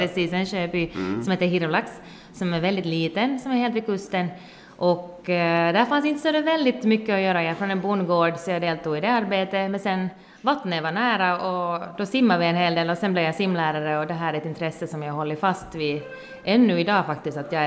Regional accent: Nykarleby, Ostrobothnia, Finland; now in Vaasa, Finland; Jag är hemma från Nykarleby i Österbotten och har varit här i Vasa sedan 2011 faktiskt. Men jag var och studerade i södra Finland här emellan.

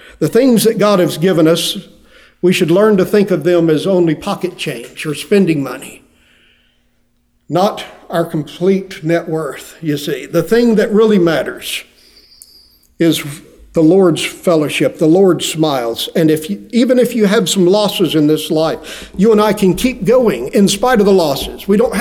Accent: Texas, United States; I said, I'm from Texas.

